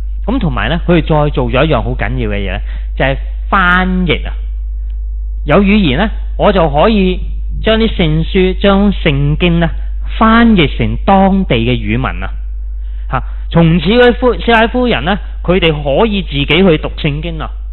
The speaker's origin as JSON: {"language": "Chinese", "country": "China", "said": "如果我不是身为中国人，我相信我都可能不会学中文"}